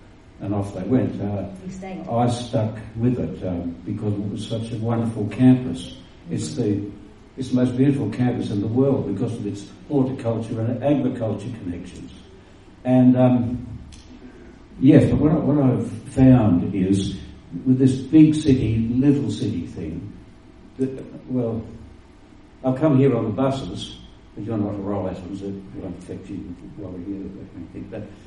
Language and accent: English; Australia; moved away as an adult; now in New Zealand; Well, I came from Australia in 1970 to become a lecturer at Massey University